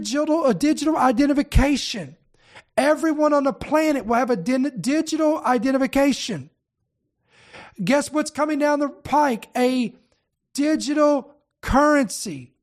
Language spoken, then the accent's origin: English; Kentucky, United States; Sorry, I was born and raised in Kentucky. I'm just saying.